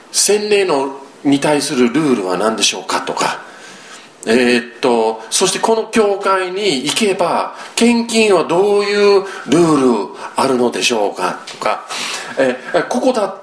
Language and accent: Japanese; Yokohama, Kanagawa, Japan; 私が12歳の時に、横浜育ちですので